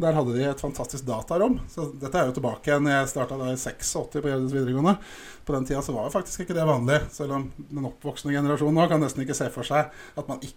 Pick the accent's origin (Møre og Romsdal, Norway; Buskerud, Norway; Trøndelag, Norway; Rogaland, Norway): Buskerud, Norway; Drammen; Jeg er født i Drammen i 1970.